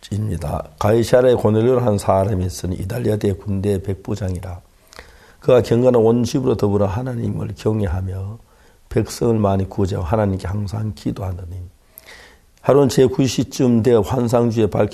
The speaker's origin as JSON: {"language": "Korean", "country": "South Korea", "said": "사실 저는 한국 사람인데"}